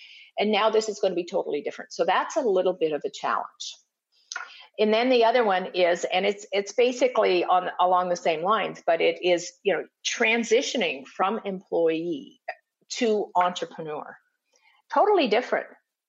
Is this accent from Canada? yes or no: yes; Canada; And I'm from Canada, and Canada does not have that type of data.